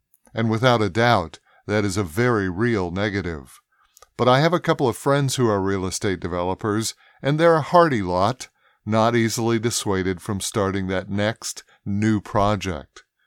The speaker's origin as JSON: {"language": "English", "town": "Philadelphia", "region": "Pennsylvania", "country": "United States", "tie": "born or raised there", "said": "a whole slate of economic reports coming out of my hometown of Philadelphia"}